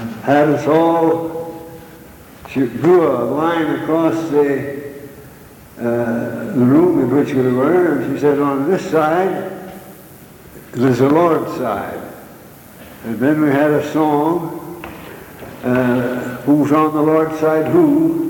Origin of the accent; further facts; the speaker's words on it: Provo, Utah, United States; born there; I was born in Provo, First Ward, and I was in the primary since I'm 96 now.